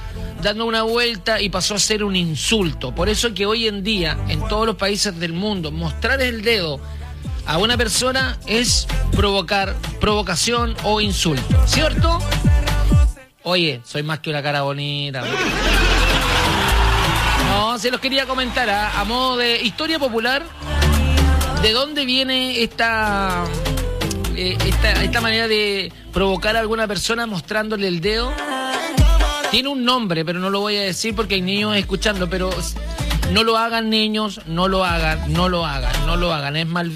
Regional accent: Villa Alemana, Valparaíso, Chile; Yo soy de Villa Alemana.

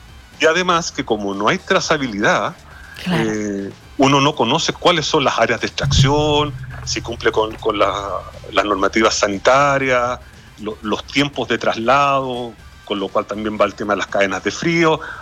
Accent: Valparaíso, Chile; yo creo que es innegable para todos los que somos porteños lo referencial que es Caleta Portales

